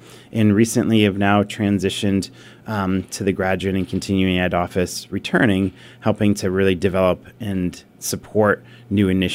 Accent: Adams, Massachusetts, United States; I'm originally from Adams, grew up in the area, and did a lot of the similar things that Berkshire County students do and went away

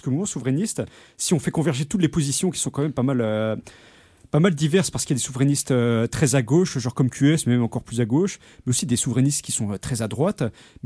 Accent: France; Donc en tant que Français aussi, donc, une comparaison un peu grossière

